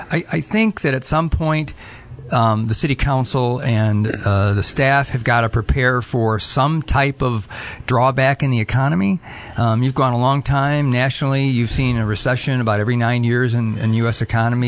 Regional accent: Ohio, United States; moved away as an adult; now in Michigan, United States; It is. I'm from Ohio originally.

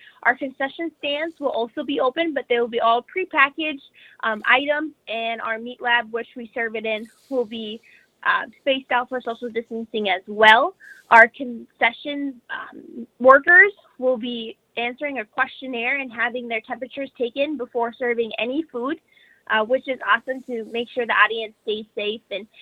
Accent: Forbes, North Dakota, United States; So I am a native from Forbes, North Dakota. I grew up on a commercial cattle operation, and now I'm a senior here at NDSU

